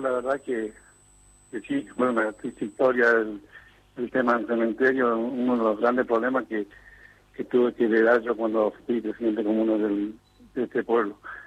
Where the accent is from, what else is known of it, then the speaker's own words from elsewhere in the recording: El Rabón, Santa Fe, Argentina; Y yo nací aquí en El Rabón, me crié, y también mi viejo, mis abuelos, todo